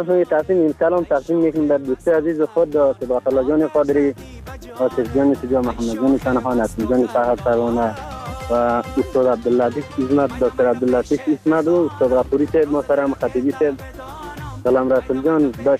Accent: Afghanistan; ما هم افغانیم

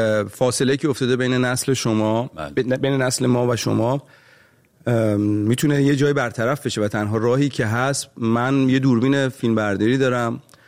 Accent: Iran; moved away as an adult; now in United States; وقتی از ایران اومدم

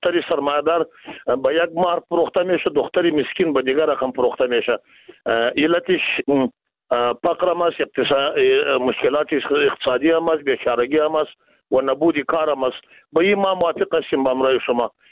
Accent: Afghanistan; ما و شما از افغانستان هستیم،

